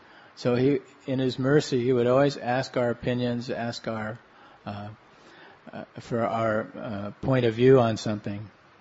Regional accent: India; moved away as an adult; I am 76 years of age and am in the renounced order of life. I came to this country from India 6 years ago to introduce Krishna consciousness

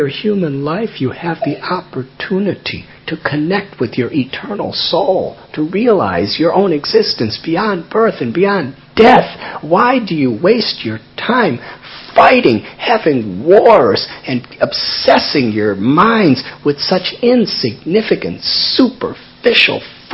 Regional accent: Chicago, Illinois, United States; I'm from Chicago.

